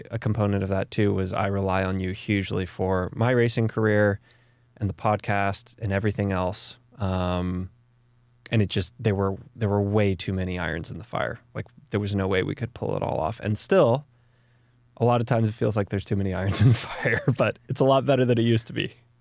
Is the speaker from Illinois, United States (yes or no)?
no; Texas, United States; now in Durango, United States; I, growing up in Texas, I remember thinking, oh, March is when the weather gets good.